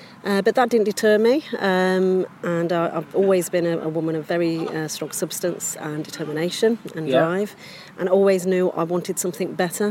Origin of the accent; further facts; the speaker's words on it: Coventry, West Midlands, United Kingdom; I'm born and bred in Coventry.